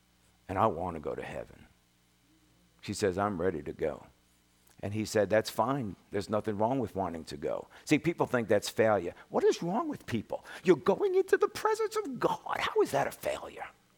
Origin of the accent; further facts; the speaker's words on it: Brooklyn, New York, United States; born there; You know, I was born in Brooklyn. And being born in Brooklyn was a kind of a different kind of a lifestyle.